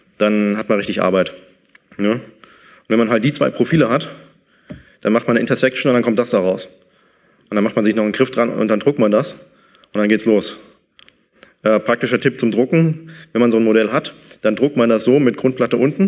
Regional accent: Aachen, North Rhine-Westphalia, Germany; Ich komme aus Aachen.

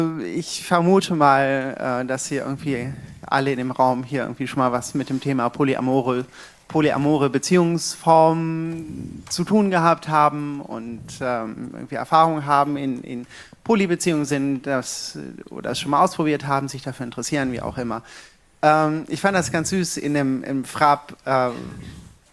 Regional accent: Lübeck, Schleswig-Holstein, Germany; Ich als Lübeckerin kann sagen, ja, hier wir in Baden-Württemberg, wir rocken.

